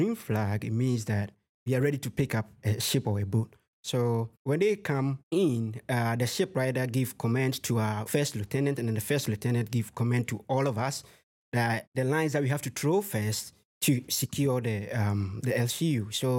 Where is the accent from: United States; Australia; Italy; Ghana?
Ghana; Accra, Greater Accra; English is a second language; moved away as an adult; I'm originally from Accra, Ghana. I was born and raised. I came here when I was like already old, like 25 years old.